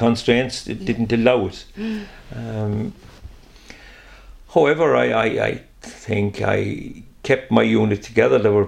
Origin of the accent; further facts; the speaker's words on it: Listowel, Munster, Ireland; I'm from Listowel, right, County Kerry.